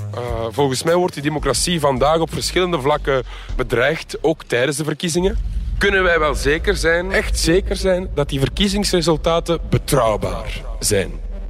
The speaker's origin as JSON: {"language": "Dutch", "region": "Flanders", "country": "Belgium", "said": "Ja, want ik ben zelf van Oost-Vlaanderen."}